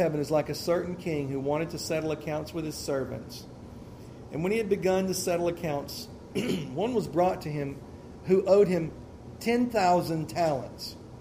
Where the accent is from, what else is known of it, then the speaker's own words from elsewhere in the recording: Tennessee, United States; I'm from Tennessee. It's my Tennessee math showing again.